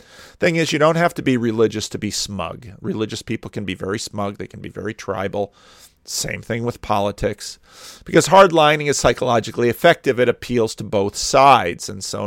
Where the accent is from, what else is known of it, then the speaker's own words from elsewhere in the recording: Paterson, New Jersey, United States; also born or lived in Dominican Republic; I grew up in Paterson, New Jersey. Check that off the bingo card. Paterson, New Jersey is a very grimy city. I lived in the Dominican Republic, in the developing world.